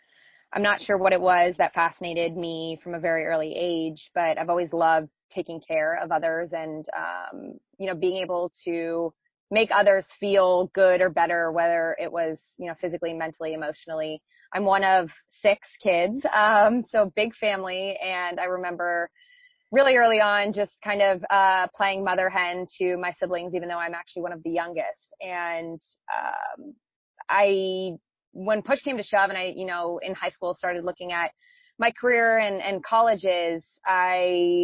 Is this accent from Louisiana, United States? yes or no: no; New Jersey, United States; moved away as an adult; now in California, United States; I'm originally from New Jersey. So, you know, was in New Jersey and then went to school in Philadelphia, and an opportunity arose for me to move out here to California right after nursing school.